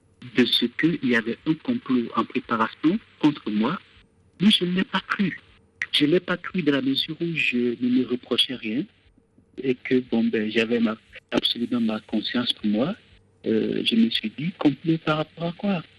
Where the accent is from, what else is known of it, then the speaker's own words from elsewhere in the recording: Benin; now in Mayotte, France; Je suis béninois, j'ai 42 ans.